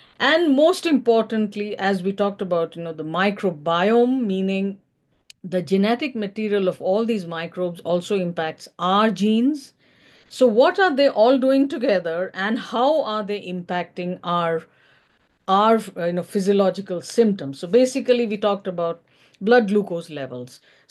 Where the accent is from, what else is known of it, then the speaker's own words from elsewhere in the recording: Mumbai, Maharashtra, India; now in Los Angeles, United States; because I am from originally from Mumbai, which is a big city